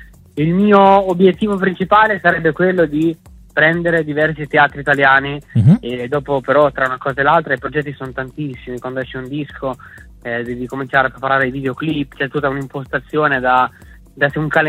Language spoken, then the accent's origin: Italian; Fano, Marche, Italy; io sono di Fano, nelle Marche